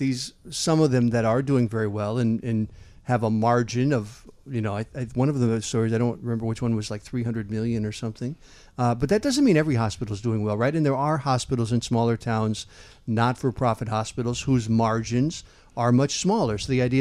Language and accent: English; Illinois, United States; I grew up in Kankakee County, so when you got really sick back when I was growing up, you go down to Carle Clinic in Champaign.